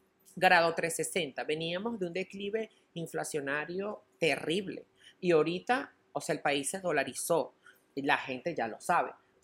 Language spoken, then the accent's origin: Spanish; Venezuela; tenemos la oportunidad de, como venezolanos, nosotros mismos levantarla. Por eso es que yo regreso a Venezuela